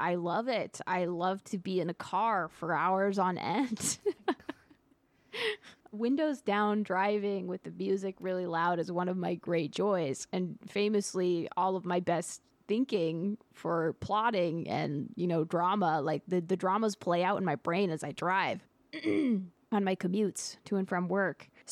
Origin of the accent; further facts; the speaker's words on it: the South, United States; I come from a driving culture. I grew up in the American South, and you have to drive there.